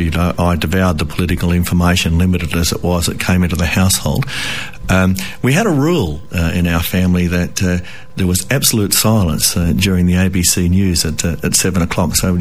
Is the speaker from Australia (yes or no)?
yes; Nyabing, Western Australia, Australia; Well, I grew up in Nyabing, which is a very small country town east of Katanning, a district population of 450. So I grew up on a wheat and sheep farm.